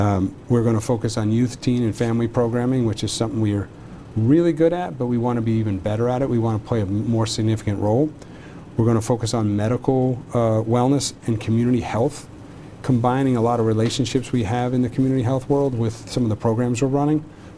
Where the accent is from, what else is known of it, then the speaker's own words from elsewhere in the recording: Lexington, Massachusetts, United States; I grew up in Lexington.